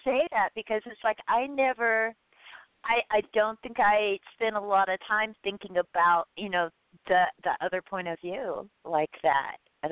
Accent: Ireland; Right? I'm Irish.

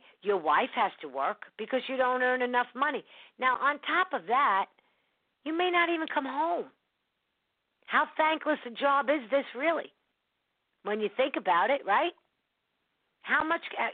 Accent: New York City, New York, United States; I don't know much about quaint little cities. I come from New York City. So I don't know what goes on in quaint little cities.

